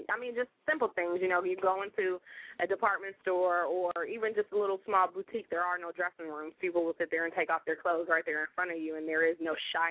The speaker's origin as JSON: {"language": "English", "region": "Ohio", "country": "United States", "said": "I'm from Ohio."}